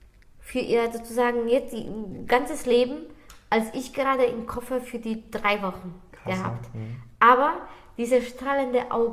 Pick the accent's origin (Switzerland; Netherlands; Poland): Poland; Es ist so, dass wenn ich in Polen, wo ich aufgewachsen bin, habe ich meine Freunde